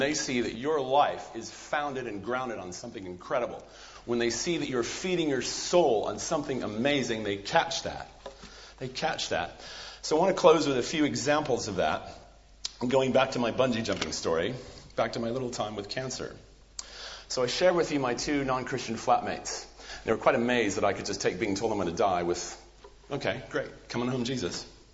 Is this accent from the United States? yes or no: yes; California, United States; Yes, growing up in California, we had great trips to the beach, great trips to the slopes